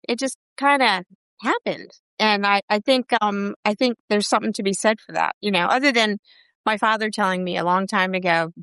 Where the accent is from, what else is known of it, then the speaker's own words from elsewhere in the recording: Washington, District of Columbia, United States; like everybody did who was born and raised in Washington, D.C., like I.